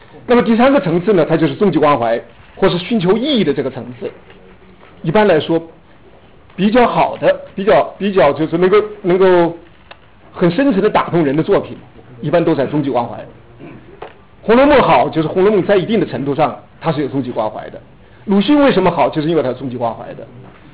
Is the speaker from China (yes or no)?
yes; China; 特别是我们中国人的这个我们的头脑里面啊